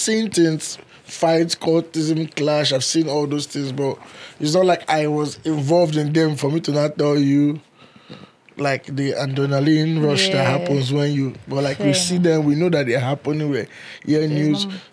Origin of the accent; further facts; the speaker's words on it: Port Harcourt, Rivers, Nigeria; also born or lived in Okrika; So, born in River State, Okrika. I'm from Okrika. And grew up in Port Harcourt.